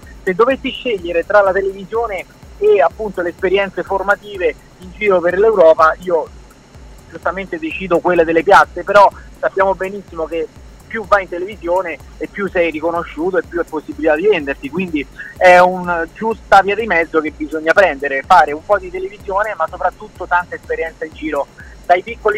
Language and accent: Italian; Valmontone, Lazio, Italy; il 6 agosto a Valmontone, in provincia di Roma, che è la mia città natale